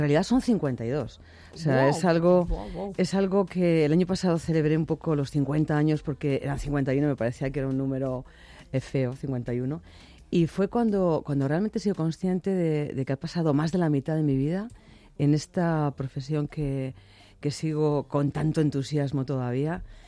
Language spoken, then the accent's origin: Spanish; Salamanca, Castile and León, Spain; realmente me encanta mi tierra. Es algo que se plasma en todas las colecciones que hago, en todo mi diseño. Esa sobriedad, esa elegancia que tiene Castilla y León, que tiene Salamanca, pues la llevo conmigo.